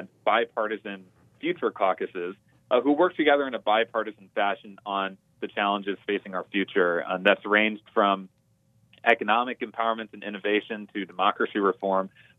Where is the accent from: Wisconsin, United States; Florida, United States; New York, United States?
Wisconsin, United States; Milwaukee; the vision for MAP originated from my experience growing up in Milwaukee as a musician.